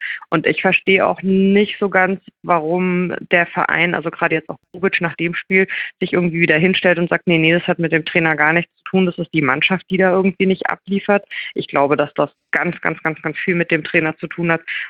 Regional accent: Mainz, Rhineland-Palatinate, Germany; Ich kann als Mainzer

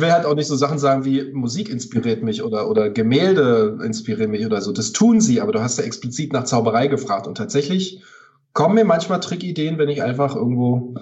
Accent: Potsdam, Brandenburg, Germany; aber meine Heimat, alles was mit Heimat und Kindheitserinnerungen und Flashbacks und Zurückblicken hat inspiriert mich. Spaziergänge durch Potsdam

